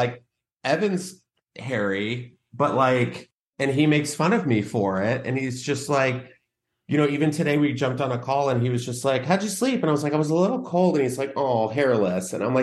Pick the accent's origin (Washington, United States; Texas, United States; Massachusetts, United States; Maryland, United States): Texas, United States; You know, I was growing up in Texas, so I'm like looking at these